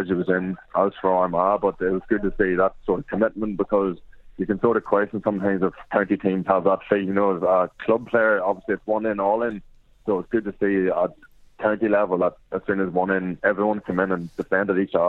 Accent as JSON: {"language": "English", "country": "Australia", "said": "since I came from Australia"}